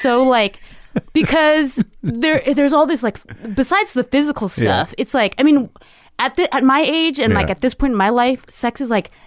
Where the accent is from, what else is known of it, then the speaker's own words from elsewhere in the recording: San Francisco, California, United States; I grew up in San Francisco proper.